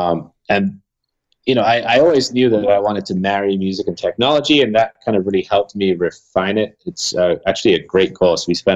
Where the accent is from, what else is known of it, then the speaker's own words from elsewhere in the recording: London, United Kingdom; I grew up in London, sort of fully immersed in, you know, just playing music.